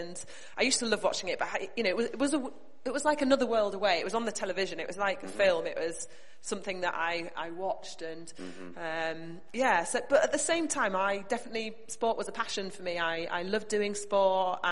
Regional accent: Yorkshire and the Humber, United Kingdom; Yeah, I grew up in Yorkshire, in a sporty home.

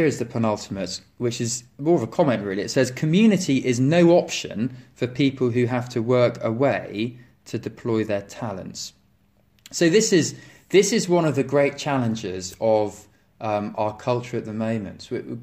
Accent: United Kingdom; We get awkward talking about anything deep and meaningful as British people.

